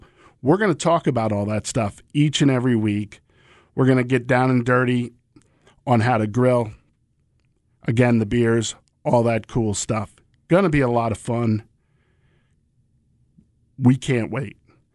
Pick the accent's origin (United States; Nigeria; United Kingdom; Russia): United States; New England; We find out we're both from the New England area originally.